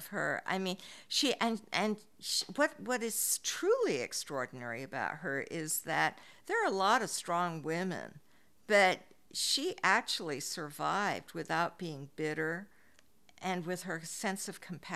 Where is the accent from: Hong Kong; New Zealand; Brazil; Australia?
Hong Kong; first language Chinese; English is a second language; moved away as an adult; now in United States; I'm also of mixed cultures because I grew up in Hong Kong, and then I came to America, you know, as an adult, really. And then Chinese was my first language, English my second.